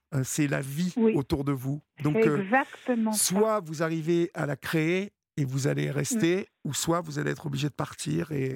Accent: Évreux, Normandy, France; Moi, d'Evreux, Normandie.

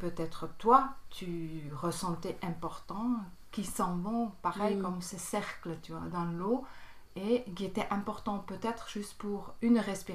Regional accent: Bern, Switzerland; j'ai 58 ans. Je viens de Berne, c'est en Suisse. J'ai grandi... aussi à Berne.

